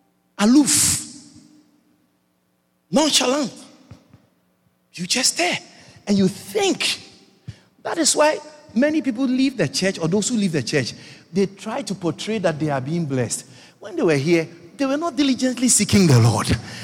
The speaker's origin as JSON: {"language": "English", "town": "Georgetown", "region": "Demerara-Mahaica", "country": "Guyana", "tie": "born or raised there", "said": "Place of birth is either Georgetown, not hospital. Yeah. It's not a hospital. My place of birth is my hometown, not a hospital in my hometown."}